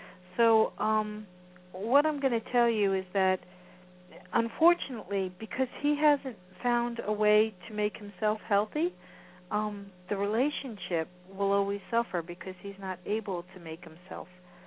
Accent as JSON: {"language": "English", "town": "Roxbury", "region": "New Jersey", "country": "United States", "tie": "born or raised there", "said": "I grew up in Roxbury, but right around Morristown"}